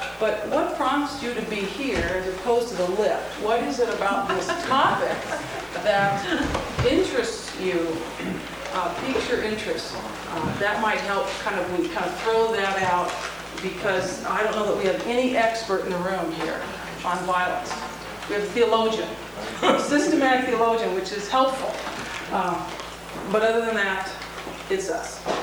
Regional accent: Grand Forks, North Dakota, United States; I'm from Grand Forks, North Dakota.

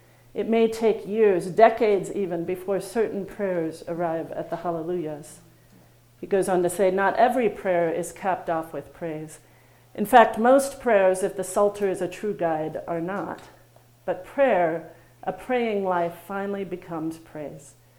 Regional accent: Missouri, United States; now in Minnesota, United States; we were having an open house for my parents for their 50th wedding anniversary in my hometown in Missouri.

